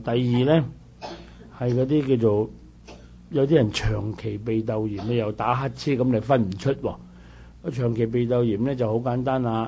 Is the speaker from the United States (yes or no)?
no; Guangdong, China; 我哋廣東人咧，廣東人咧嗰隻鼻咽癌咧，全世界最多廣東人噶啦